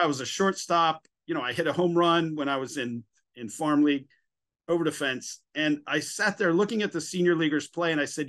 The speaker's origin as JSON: {"language": "English", "region": "New Jersey", "country": "United States", "tie": "born or raised there", "lives_now": "South Carolina, United States", "said": "So I was blood, but I grew up in New Jersey, and here I am back in South Carolina in this town."}